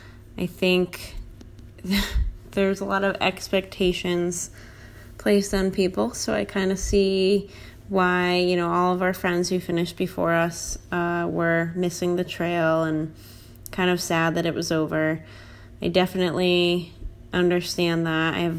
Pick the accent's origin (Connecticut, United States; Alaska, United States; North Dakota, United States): Connecticut, United States; now in Virginia, United States; I'm recording now from Virginia, just outside of Washington, D.C., where I did not come from in the beginning, but came from Connecticut